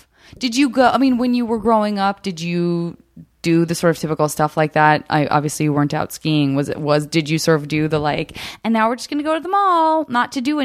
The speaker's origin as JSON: {"language": "English", "town": "Tucson", "region": "Arizona", "country": "United States", "tie": "born or raised there", "said": "but I grew up in Tucson, which is also it's a valley in the middle of like mountains in every direction."}